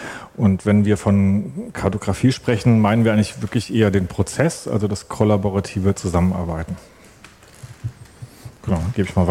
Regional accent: Hamburg, Germany; ich komme auch aus Hamburg.

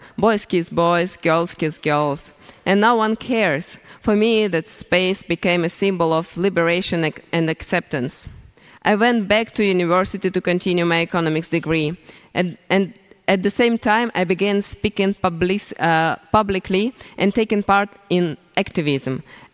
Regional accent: Kherson, Kherson Oblast, Ukraine; moved away as an adult; I'm from Kherson. I lived there all my life until the war.

